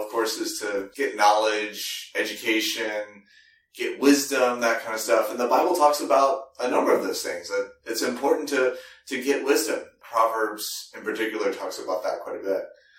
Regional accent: Virginia, United States; Growing up in Virginia where it's hot, you just jumped in the water to keep from melting.

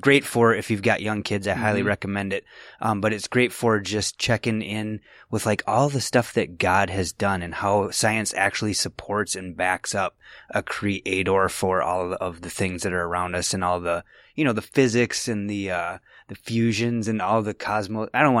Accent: Midwest, United States; And I grew up in the Midwest. Mm-hmm. Like, I'd seen, you know, Lake Superior and northern Wisconsin, that stuff.

